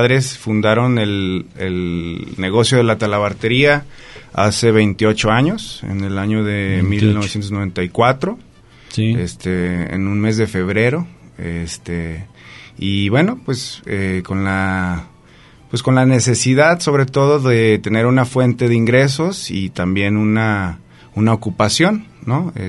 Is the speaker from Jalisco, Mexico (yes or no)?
yes; Colotlán, Jalisco, Mexico; Pues soy nacido aquí en Colotlán, Jalisco.